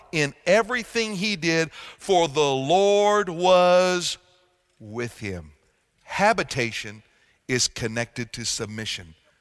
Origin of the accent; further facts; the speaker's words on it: United States; When I'm American and I go into Thailand, I don't all of a sudden become a Thai. Okay? I remain an American.